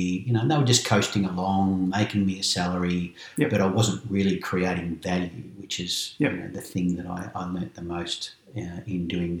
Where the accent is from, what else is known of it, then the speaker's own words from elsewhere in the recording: Bacchus Marsh, Victoria, Australia; I come from Bacchus Marsh.